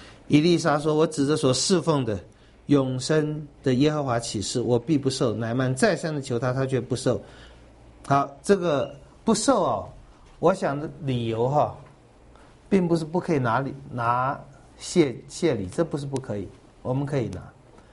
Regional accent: Taiwan; 我们台湾人一定拜乌鸦。

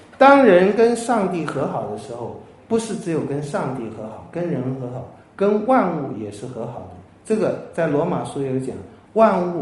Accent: China; 我也是华人，我也是中国人

